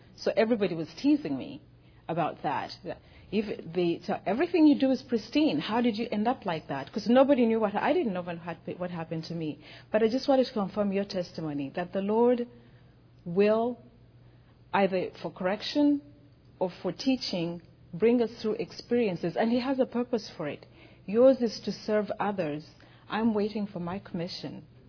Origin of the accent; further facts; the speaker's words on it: Uganda; moved away; He and I came from Uganda together in 1980.